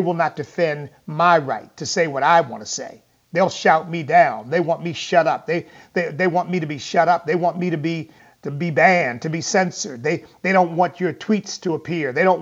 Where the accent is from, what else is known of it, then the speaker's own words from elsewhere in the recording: United States; You know, the tears well up, and you just feel, thank God I'm an American.